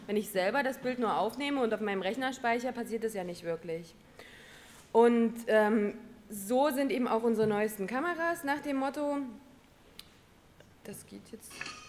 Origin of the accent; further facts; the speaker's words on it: Saxony, Germany; Oder auf Sächsisch, nischt. Ich komme aus Sachsen ursprünglich.